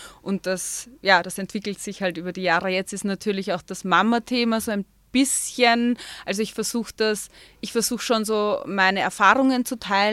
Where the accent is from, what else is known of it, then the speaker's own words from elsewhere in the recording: Vienna, Austria; now in Salzburg, Austria; Ich bin ja eigentlich aus Wien und vor 7, 8 Jahren nach Salzburg gezogen.